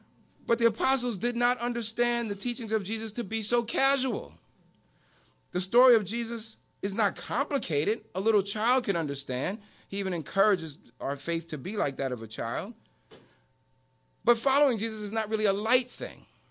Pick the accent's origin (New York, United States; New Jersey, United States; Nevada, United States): New York, United States; I'm from New York.